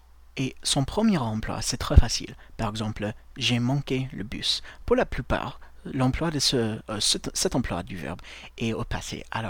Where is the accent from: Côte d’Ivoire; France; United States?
United States; French is a second language; je suis américain et au travers de ce podcast, je voudrais partager avec vous un peu de la langue anglaise.